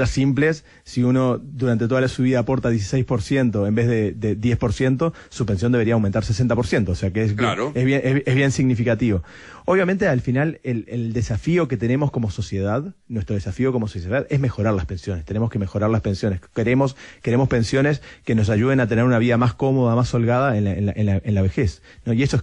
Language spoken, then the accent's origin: Spanish; Uruguay; now in Chile; ustedes me ven, mi acento, no soy chileno, soy uruguayo, pero yo 16 años acá